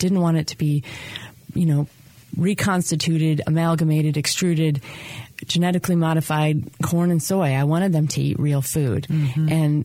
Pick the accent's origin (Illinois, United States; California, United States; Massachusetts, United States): Illinois, United States; Chicago; also born or lived in St. Louis / Washington, D.C.; No, I was born and raised in Chicago. I went to school at Washington University in St. Louis. I spent 8 years in D.C., a year in New Orleans, and then here.